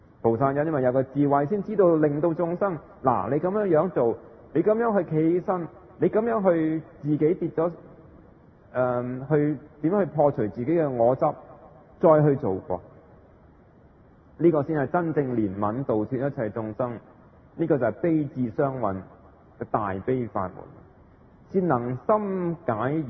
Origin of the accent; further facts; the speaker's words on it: Guangdong, China; 我们的广东话是我们广东人创造的嘛